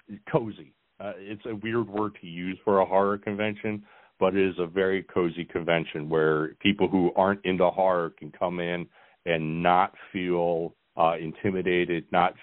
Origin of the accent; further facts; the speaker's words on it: Pennsylvania, United States; We're all from Pennsylvania. We all know someone who has a Bigfoot story.